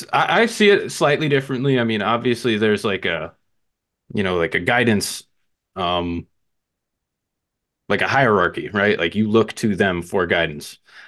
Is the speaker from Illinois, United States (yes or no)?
yes; Chicago, Illinois, United States; I'm from Chicago.